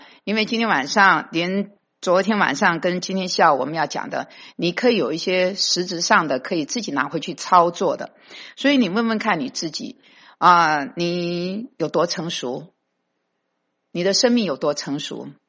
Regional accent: Taiwan; now in United States; 那我个人呢是从台湾来的，1985年在美国信主

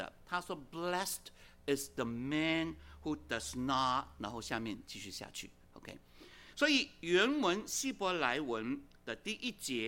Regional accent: China; 我们中国人最喜欢的也就是福，对吗？

